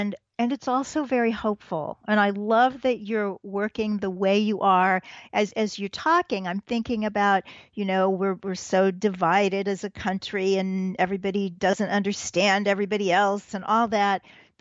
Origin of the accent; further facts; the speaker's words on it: Missouri, United States; So I grew up in Missouri